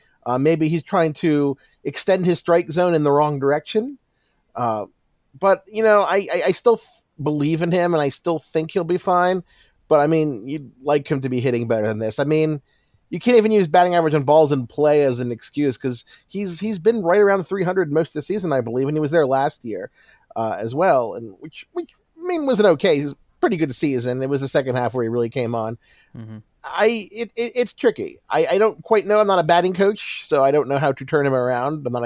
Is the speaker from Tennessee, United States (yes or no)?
no; Baltimore, Maryland, United States; I'm from Baltimore